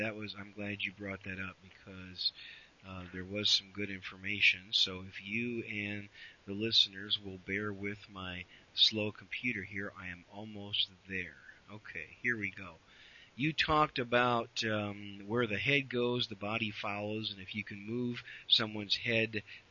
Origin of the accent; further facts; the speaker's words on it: Wisconsin, United States; you know, I grew up in northern Wisconsin.